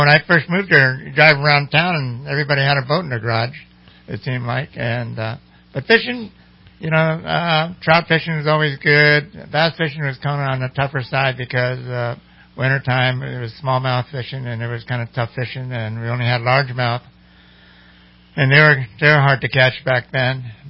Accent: Little Rock, Arkansas, United States; born there; I was born in Little Rock, Arkansas.

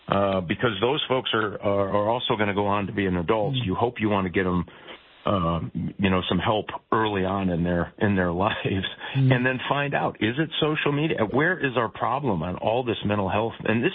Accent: Michigan, United States; including my home state of Michigan.

